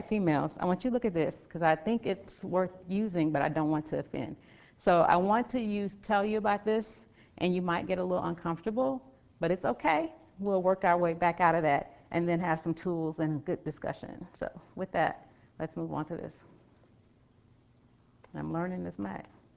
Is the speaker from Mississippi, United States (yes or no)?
no; Dallas, Texas, United States; So I'm from Dallas. You have somebody from Dallas, whole group of people from Dallas, from my neighborhood.